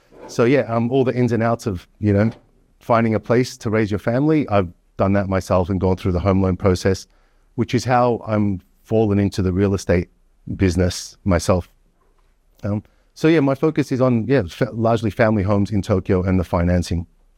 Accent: Australia; moved away as an adult; I'm an Australian.

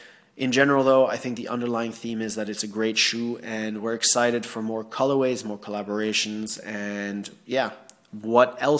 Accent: Thailand; which I wore Climacool all the time growing up in Thailand, where it was like 36, 37 degrees Celsius every single day.

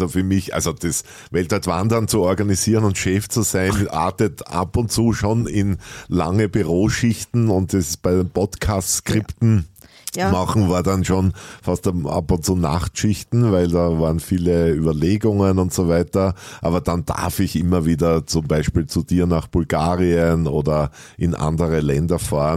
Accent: Austria; als Österreicher, der von den Bergen kommt.

